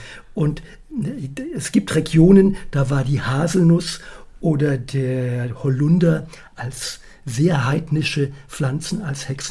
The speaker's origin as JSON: {"language": "German", "town": "Ingelheim", "region": "Rhineland-Palatinate", "country": "Germany", "said": "Also ich komme aus Ingelheim ursprünglich"}